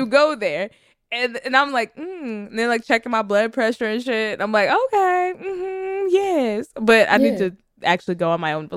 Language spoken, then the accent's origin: English; Texas, United States; I am from Texas. I know Beaumont. I've been to Beaumont. Back, you know, it's like country, like barefoot country. That's my vibe.